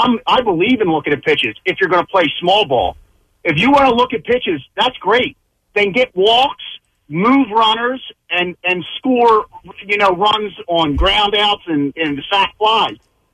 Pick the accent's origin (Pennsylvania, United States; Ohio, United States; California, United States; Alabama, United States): Pennsylvania, United States; Philadelphia; I'm from Philly.